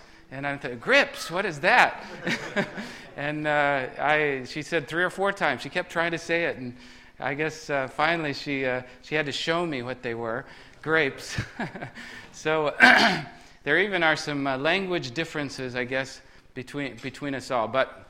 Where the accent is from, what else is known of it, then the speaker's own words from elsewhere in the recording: United States; but man, I even understood his humor as an American